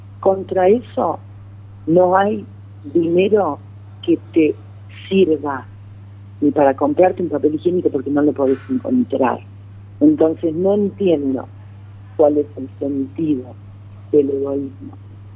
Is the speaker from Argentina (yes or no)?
yes; Argentina; moved away; Argentina será lo que sea, pero bueno, sigo siendo argentina, llevo 18 años acá